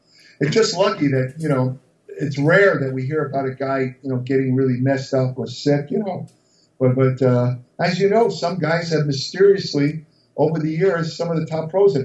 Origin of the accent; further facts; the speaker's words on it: New York, United States; He was from Boston area. I was from New York.